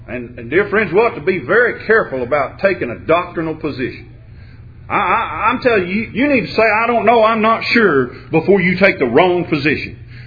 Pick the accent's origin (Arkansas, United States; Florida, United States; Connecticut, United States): Arkansas, United States; but we're from Arkansas, and people accuse us of being Razorback fans regardless.